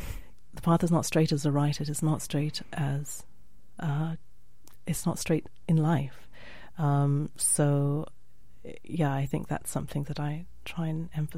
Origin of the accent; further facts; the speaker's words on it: Nigeria; growing up in Nigeria, there were sort of various rituals of life in a way